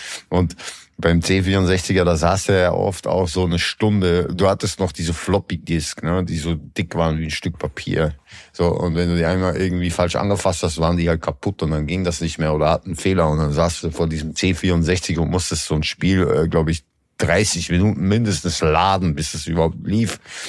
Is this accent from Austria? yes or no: yes; Austria; bei uns in Österreich